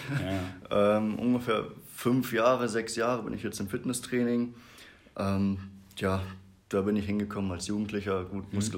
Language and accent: German; Brakel, North Rhine-Westphalia, Germany; Ich komme aus Brakel. Also wir sind ja hier in Bad Riburg. Das sind so 20 Minuten noch weiter Richtung Niedersachsen.